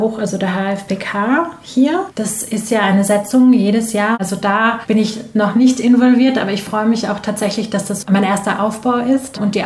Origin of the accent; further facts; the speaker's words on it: Vienna, Austria; born there; als gebürtige Wienerin tun mir so alte Räume ganz gut.